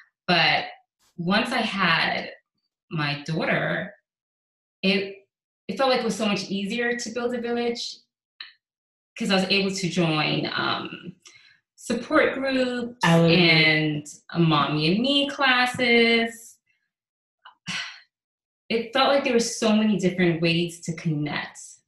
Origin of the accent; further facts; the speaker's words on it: New York, United States; now in Houston, United States; And I grew up in New York.